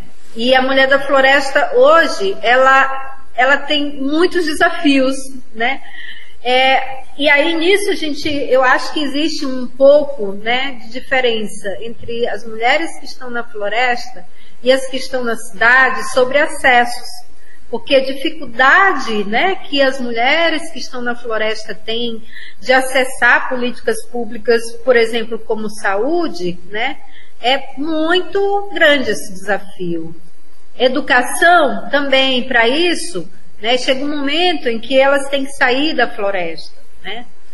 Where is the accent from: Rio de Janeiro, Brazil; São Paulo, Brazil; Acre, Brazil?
Acre, Brazil; desse lugar de onde, né, de onde eu venho, de onde eu falo, que é o Acre